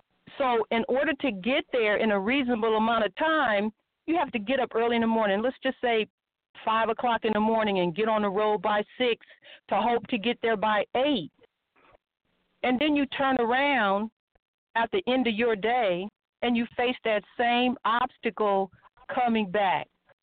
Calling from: Oakland, California, United States; I'm calling right now via Oakland, California.

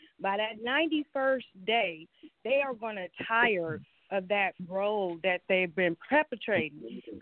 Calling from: Atlanta, Georgia, United States; Hello, I'm calling from Atlanta, Georgia.

